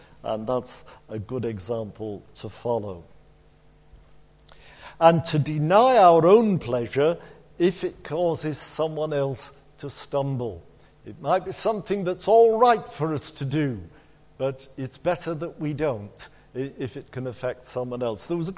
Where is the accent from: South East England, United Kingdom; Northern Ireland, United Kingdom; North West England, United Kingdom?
North West England, United Kingdom; Blackpool; I was born and brought up in Blackpool, as some of you probably know.